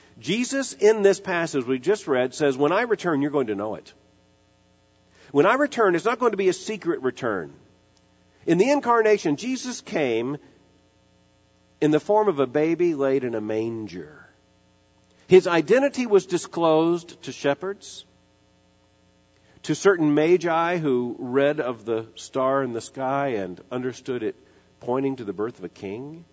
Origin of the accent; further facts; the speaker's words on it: Florida, United States; As a little boy growing up in Florida, that's when I discovered what roadkill was all about.